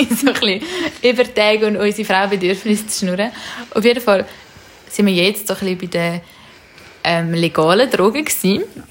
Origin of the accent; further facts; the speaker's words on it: Zurich, Switzerland; wir sind ja in Zürich aufgewachsen